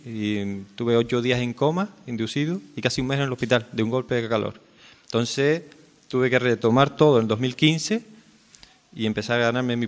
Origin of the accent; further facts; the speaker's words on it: Punta Mujeres, Canary Islands, Spain; also born or lived in Venezuela; nací en Venezuela, pero mis padres son canarios y me trajeron de chiquitito. O sea, yo soy conejero, de Punta Mujeres, para ser más exacto.